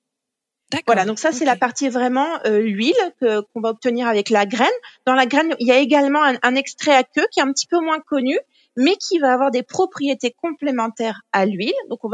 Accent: Normandy, France; je suis originaire de Normandie et fille et petite fille de liniculteur.

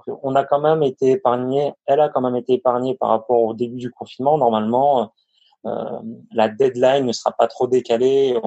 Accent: Avignon, Provence-Alpes-Côte d'Azur, France; actuellement j'ai 31 ans, je suis originaire d'Avignon, dans le sud.

